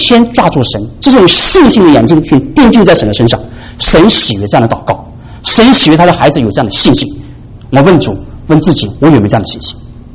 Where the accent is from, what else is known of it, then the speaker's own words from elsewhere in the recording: China; 我们中国人很聪明的，想到这个成语，这个成语很美哈